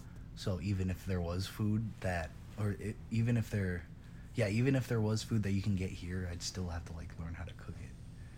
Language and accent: English; Bangkok, Thailand; I grew up in Bangkok, which is like a really busy city. You know, it's really like crowded, and there's like buildings for miles.